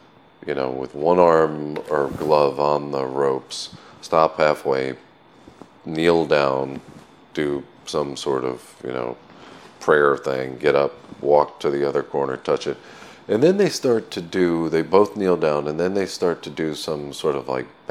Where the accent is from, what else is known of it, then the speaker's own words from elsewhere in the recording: United States; now in Egypt; as a foreigner, and particularly as an American, you're usually, people are curious